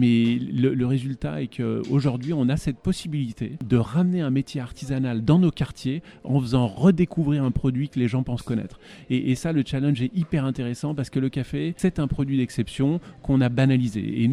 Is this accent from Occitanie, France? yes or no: no; Lyon, Auvergne-Rhône-Alpes, France; moved away as an adult; also born or lived in abroad; j'ai quitté Lyon à mes 18 ans, mes 18 premières années ont été lyonnaises, ensuite je suis parti à l'étranger pendant un peu plus de 20 ans